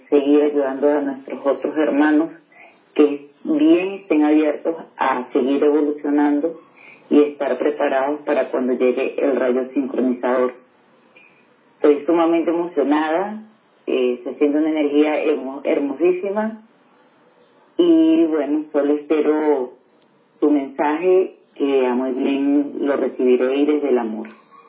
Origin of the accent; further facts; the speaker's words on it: Venezuela; now in Peru; Soy venezolana, ya casi con 4 años aquí en Perú.